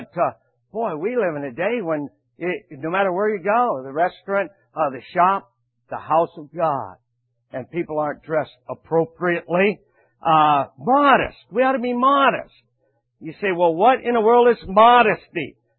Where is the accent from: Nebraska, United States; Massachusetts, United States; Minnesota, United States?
Nebraska, United States; I'm from Nebraska. I grew up in Nebraska, so I'm naturally a fan of the national champion Cornhuskers from Nebraska.